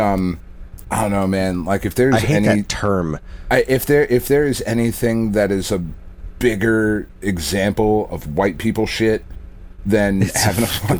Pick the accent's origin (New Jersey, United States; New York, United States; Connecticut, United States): New Jersey, United States; you know, like, we're from Jersey, so, like, everybody's fucking related.